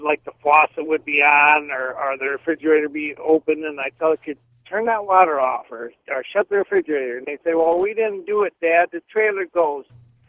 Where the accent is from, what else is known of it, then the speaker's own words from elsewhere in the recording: Michigan, United States; And I'm from Michigan, and I got to tell you about a ghost story about that happened at our house there.